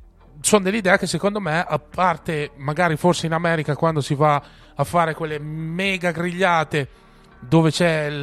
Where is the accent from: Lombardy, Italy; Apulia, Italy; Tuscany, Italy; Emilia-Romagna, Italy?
Emilia-Romagna, Italy; Reggio Emilia; Quindi mi piace definirmi mezzo sangue, nel senso che non sono totalmente emiliano, ma sono un po' emiliano, un po' mantovano. Ecco. Comunque, avendo preso appieno le tradizioni da reggiano doc